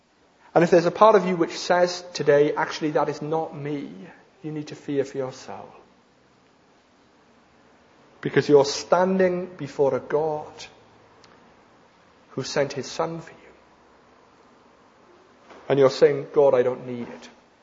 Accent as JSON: {"language": "English", "region": "Wales", "country": "United Kingdom", "tie": "born or raised there", "said": "I was a teenager growing up in South Wales. You might not have guessed that I was a Welshman."}